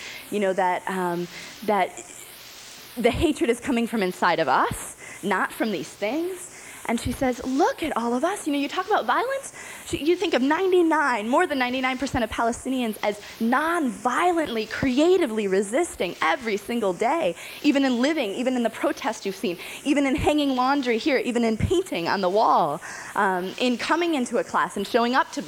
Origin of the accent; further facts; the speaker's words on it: United States; I felt as an American, a U.S. citizen, as a white person, as someone from the outside coming in with my very shaky Arabic